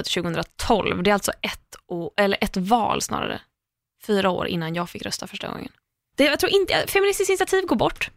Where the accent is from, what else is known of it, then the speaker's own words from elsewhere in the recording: Gökskulla, Västra Götaland County, Sweden; jag kommer ju från Gökskulla som ligger bredvid.